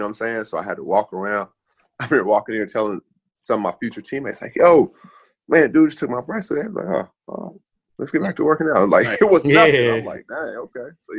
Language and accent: English; Seattle, Washington, United States; So I'm like, man, I'm from Seattle.